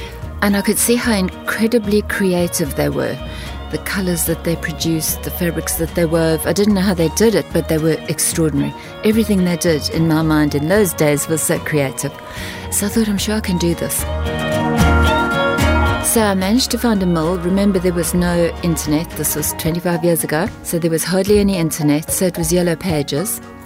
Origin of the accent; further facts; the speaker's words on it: South Africa; moved away as an adult; now in England; I come from South Africa, born and bred, love it, love the bush, I'm a farm girl really. I was married, so I came to England, he was English.